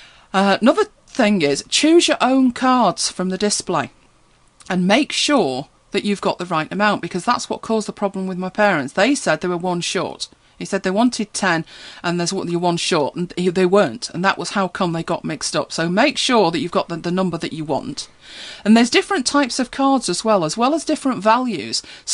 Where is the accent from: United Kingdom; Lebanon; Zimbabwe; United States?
United Kingdom; I know we're British, aren't we? We're terribly British